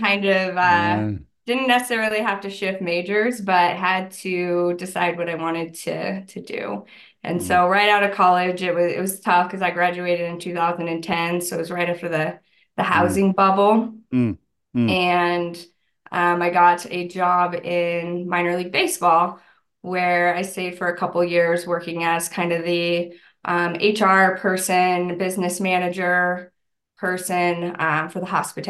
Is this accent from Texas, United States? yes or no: no; Illinois, United States; I grew up in Illinois, not Chicago. Everyone always asks that.